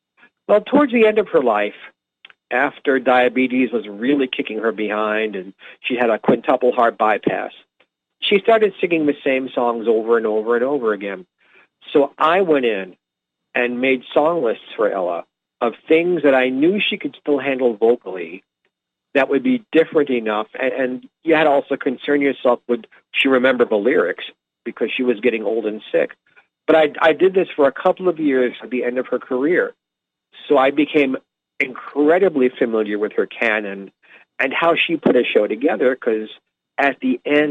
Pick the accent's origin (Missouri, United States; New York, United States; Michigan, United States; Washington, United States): New York, United States; New York City; also born or lived in Randallstown, Maryland; But for some reason, growing up in New York City and in Randallstown, Maryland, I just didn't know who she was.